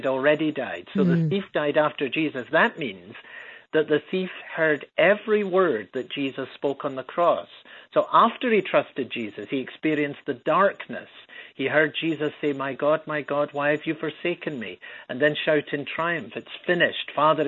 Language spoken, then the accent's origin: English; Edinburgh, Scotland, United Kingdom; now in Chicago, United States; as you'll pick up from the accent. I don't come from around the Chicago area, for sure. I was born and raised in Edinburgh, Scotland, in a Christian home.